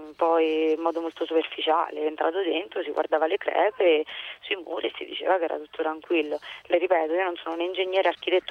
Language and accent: Italian; Celano, Abruzzo, Italy; Io sono di Celano.